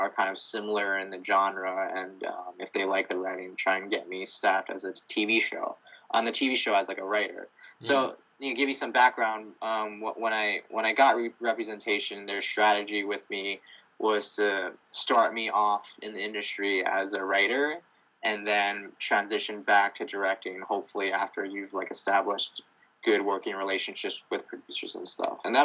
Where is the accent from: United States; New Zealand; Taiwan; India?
Taiwan; when I was growing up in Taiwan, like I started as a writer first.